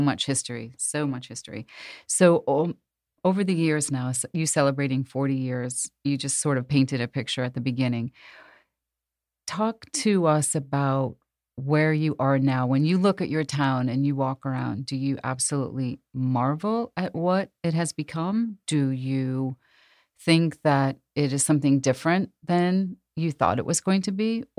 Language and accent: English; New England, United States; I'm from New England. Yes.